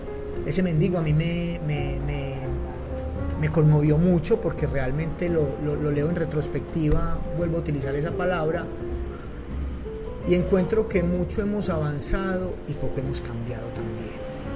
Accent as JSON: {"language": "Spanish", "town": "Medellín", "region": "Antioquia", "country": "Colombia", "tie": "born or raised there", "also_born_or_lived": "Quimbaya", "said": "Yo nací en Quimbaya, Quindío, y por situaciones familiares desde muy temprana edad, a los 2 años, nos radicamos en Medellín."}